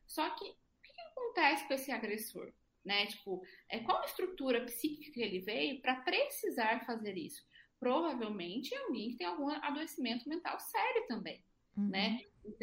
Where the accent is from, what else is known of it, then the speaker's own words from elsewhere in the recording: Minas Gerais, Brazil; Eu sou mineira.